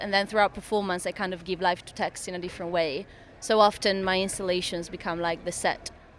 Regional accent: Italy; moved away as an adult; now in London, United Kingdom

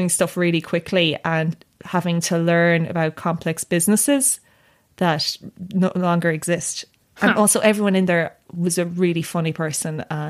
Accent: Tipperary, Ireland; I grew up in Tipperary.

